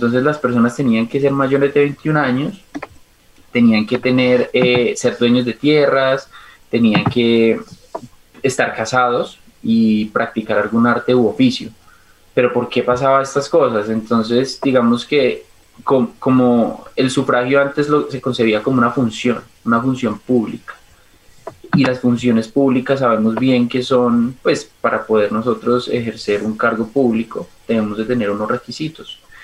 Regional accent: Colombia; es una lucha grandísima que hemos tenido como colombianos y como sociedad, y no solo aquí en Colombia

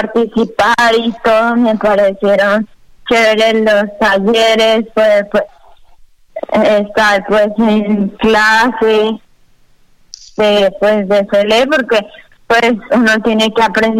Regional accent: Pasto, Nariño, Colombia; born there; now in Cartagena, Colombia; yo nací pues en Pasto, pero vivo ahorita aquí en Cartagena.

